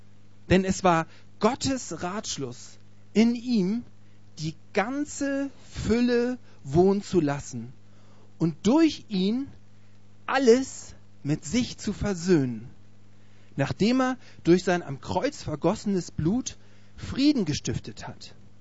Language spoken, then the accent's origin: German; Hamburg, Germany; now in Cologne, Germany; ich komme ursprünglich aus Hamburg, wohne seit einigen vielen Jahren in Köln.